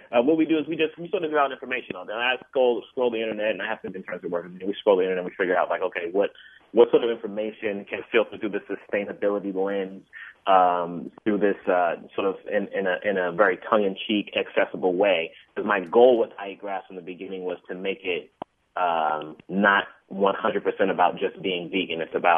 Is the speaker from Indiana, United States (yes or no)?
no; Tacoma, Washington, United States; born or raised there